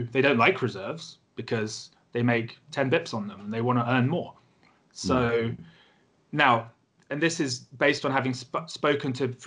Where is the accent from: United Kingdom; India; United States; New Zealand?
United Kingdom; Sure, no problem. So I'm British.